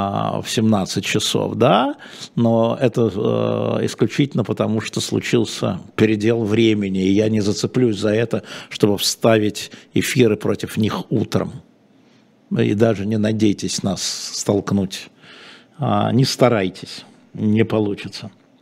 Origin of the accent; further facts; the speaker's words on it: Samara, Samara Oblast, Russia; now in Moscow, Russia; из Самары, 28 лет